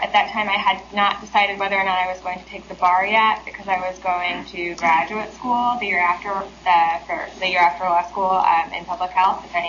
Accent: New York City, New York, United States; I speak very fast because I'm from New York City, so I'm going to try and slow down.

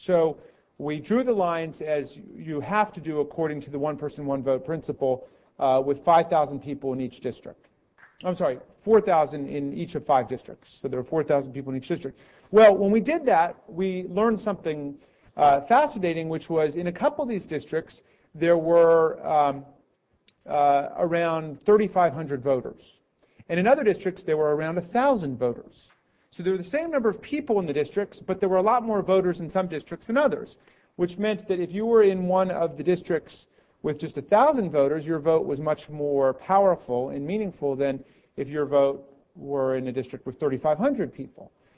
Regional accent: Takoma Park, Maryland, United States; my hometown of Tacoma Park, Maryland, which is right outside of D.C. in Montgomery County.

